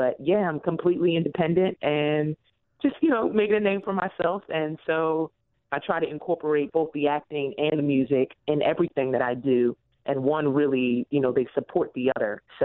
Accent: Philadelphia, Pennsylvania, United States; Well, I am originally a Philadelphia native. And so, you know, kind of coming up and growing up in Philadelphia, I was very interested in the theater scene.

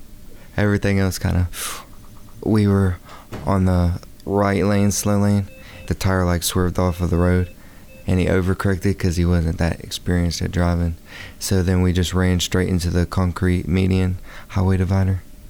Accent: Mobile, Alabama, United States; I'm 18. I'm from Mobile, Alabama. I'm a senior in high school.

